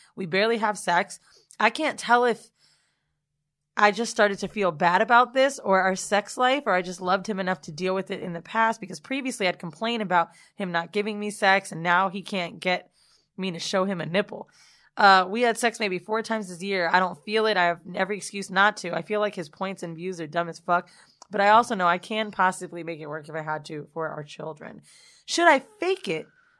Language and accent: English; Bronx, New York, United States; now in Arizona, United States; I'm from the Bronx, but currently live in Arizona.